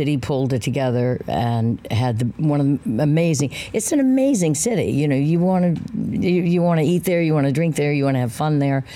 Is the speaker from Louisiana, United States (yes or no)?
yes; New Orleans, Louisiana, United States; I'm born and raised in New Orleans. My whole family lives there.